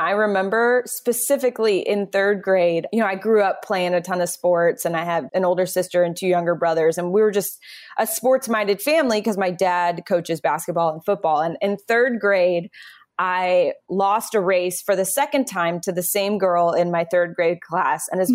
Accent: Phoenix, Arizona, United States; moved away as an adult; now in New York City, United States; So when I graduated high school, I grew up in Phoenix. I got on a plane and moved to New York City and didn't have any money.

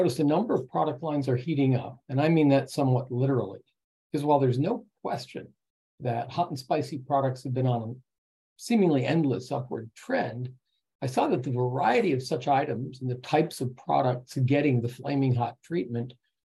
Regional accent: Texas, United States; I should let you know, I'm a Texan.

